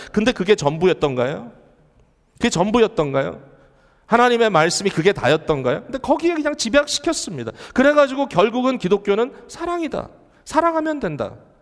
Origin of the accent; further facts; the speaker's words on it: South Korea; now in United States; 저는 소수민족이죠. 제가 이민자 코리안 아메리칸으로서